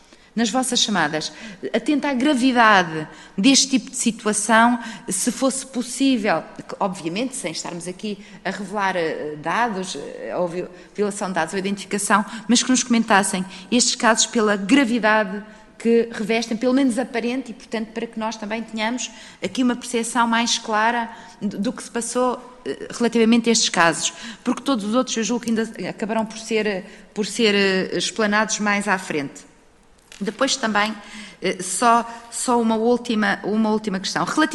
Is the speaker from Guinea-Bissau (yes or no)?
no; Viana do Castelo, Norte, Portugal; Eu falo da minha região, sou da região de Viana do Castelo